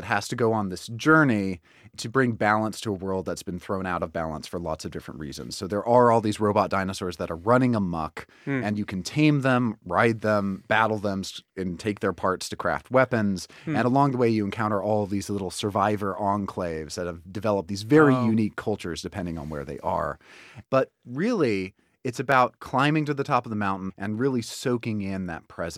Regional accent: California, United States; also born or lived in Utah; I grew up in California. Mm-hmm. I lived for a while in Utah.

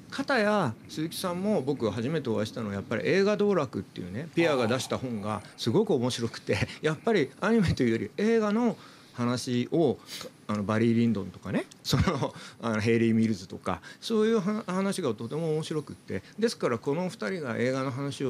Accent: Kanagawa, Japan; 私神奈川の人間なんで

